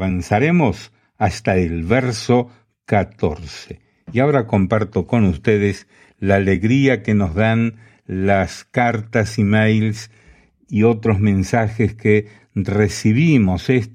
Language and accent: Spanish; Guatemala; now in United States; vivo aquí en Nebraska, Estados Unidos, soy guatemalteco viviendo en este país de Estados Unidos.